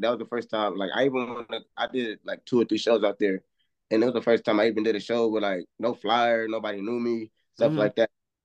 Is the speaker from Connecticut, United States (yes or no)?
no; San Diego, California, United States; born there; I came from, I was born out here in San Diego, actually.